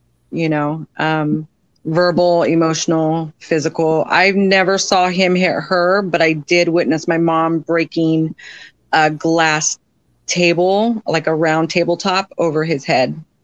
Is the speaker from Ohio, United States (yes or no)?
no; Yuba City, California, United States; also born or lived in Santa Ana; So I was born in Santa Ana, California. I was raised in Yuba City, California. I am the baby of 5 children.